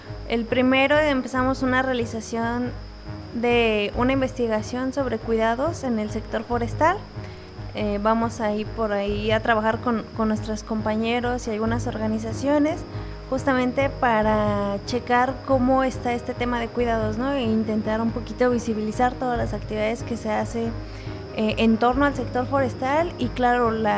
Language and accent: Spanish; Zacatlán, Puebla, Mexico; tengo 30 años y vengo del municipio de Zacatlán, Puebla.